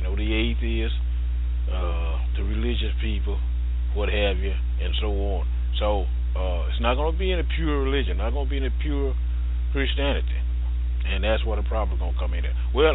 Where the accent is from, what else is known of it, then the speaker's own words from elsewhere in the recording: United States; I'm an American. I wave the flag and I'm white.